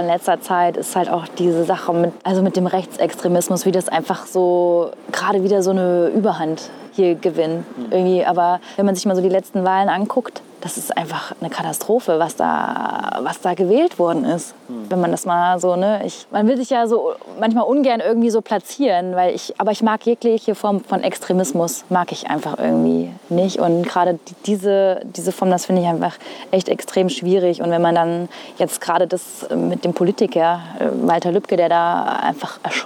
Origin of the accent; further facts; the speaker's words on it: Hesse, Germany; Ich bin ja ein hessisches Mädchen irgendwie auch und war beim Hessentag, der in meiner Heimatstadt war in diesem Jahr.